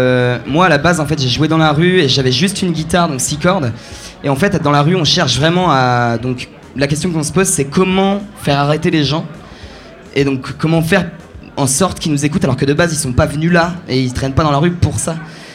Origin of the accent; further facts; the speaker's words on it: Sucelles, Nouvelle-Aquitaine, France; Ouais, je suis corrézien, ouais. Je viens de Sucelles.